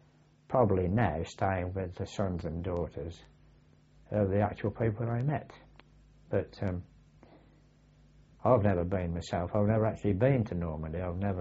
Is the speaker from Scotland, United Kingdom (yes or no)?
no; Northampton, East Midlands, United Kingdom; because I came from Northampton, being in this boot and shoe town